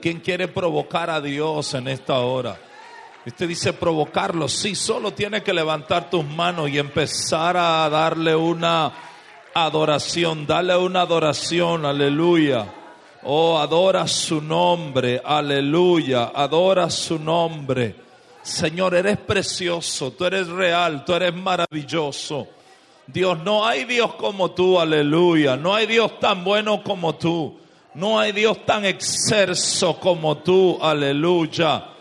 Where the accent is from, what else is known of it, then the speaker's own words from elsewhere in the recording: Dominican Republic; Venimos desde Dominicana y a los pastores nos pasa el mismo asunto.